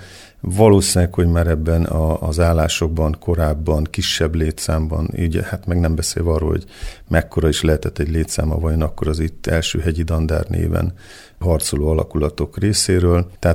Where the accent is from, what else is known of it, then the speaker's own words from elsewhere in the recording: Füzér, Borsod-Abaúj-Zemplén, Hungary; Elsősorban otthon Fűzéren voltak ezek a beszélgetések a gyerekként, 14-15 évesen